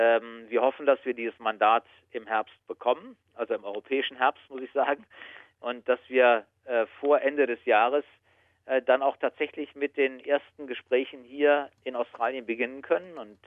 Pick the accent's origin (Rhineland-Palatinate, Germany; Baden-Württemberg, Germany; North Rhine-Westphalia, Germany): Rhineland-Palatinate, Germany; moved away; also born or lived in Bavaria; Aber bin groß geworden in der Pfalz und dort auch mein Abitur abgelegt. Und das ist, würde ich so als meine Heimat in Deutschland betrachten.